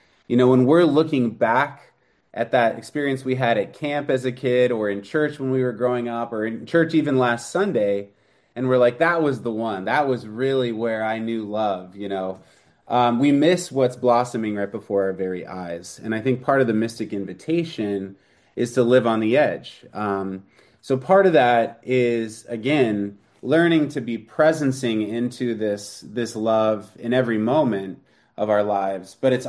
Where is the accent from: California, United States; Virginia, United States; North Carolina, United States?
California, United States; San Clemente; also born or lived in Costa Mesa; I grew up in San Clemente, which is a sort of sleepy little beach town down south. And then I lived in like Costa Mesa, Newport Beach area for a while